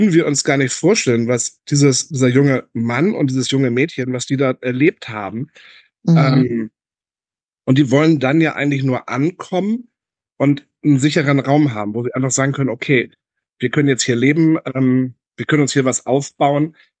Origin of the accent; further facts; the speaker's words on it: Walsrode, Lower Saxony, Germany; In Walsrode, wo ich herkomme, gibt es ein Kulturzentrum.